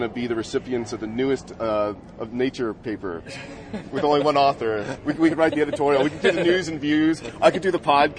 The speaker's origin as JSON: {"language": "English", "region": "Midwest", "country": "United States", "said": "So, I'm from the Midwest."}